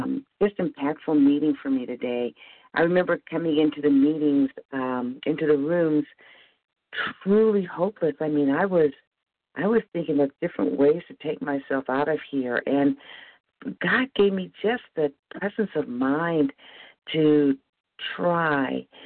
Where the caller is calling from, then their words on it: Missouri, United States; Good morning. … calling from Missouri.